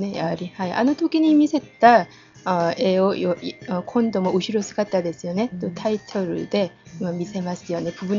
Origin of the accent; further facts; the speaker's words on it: Andong, North Gyeongsang, South Korea; Japanese is a second language; はい、私のふるさとですよ